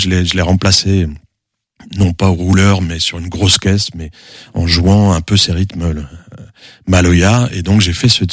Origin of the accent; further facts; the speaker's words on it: Cholet, Pays de la Loire, France; je viens de Cholet, donc j'ai commencé à Cholet, mais aussi à Angers